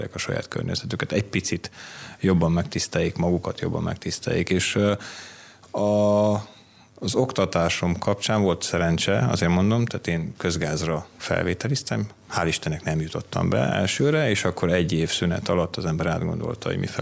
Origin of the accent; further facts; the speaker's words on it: Sânmartin, Bihor, Romania; gyerekkoromban, Szentmártonban gyerekeskedtem, és minden nap a 15-ös számú buszon kellett Nagyváradra a 4-es iskolába bejönni